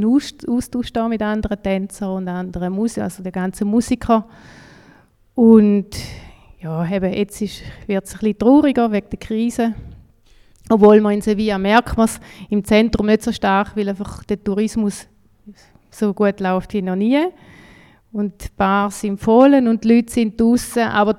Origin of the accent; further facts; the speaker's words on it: Switzerland; Aber jetzt nicht anhand vom Namen oder sie wissen, ich bin aus der Schweiz.